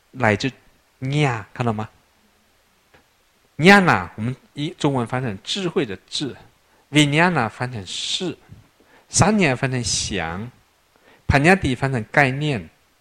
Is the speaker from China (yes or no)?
no; Sabah, Malaysia; now in Taiwan; 像我小时候我来自沙巴我在海边长大